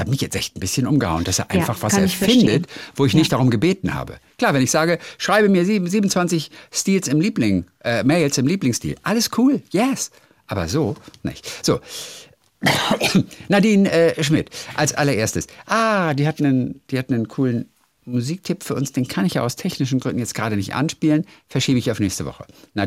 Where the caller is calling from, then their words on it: Dresden, Saxony, Germany; Ich komme aus Dresden und höre schon seit Monaten begeistert.